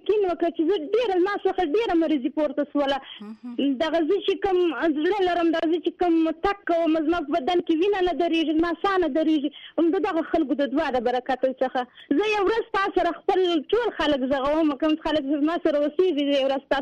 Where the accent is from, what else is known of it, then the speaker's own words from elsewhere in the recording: Afghanistan; ګوره زه دا افغاني يم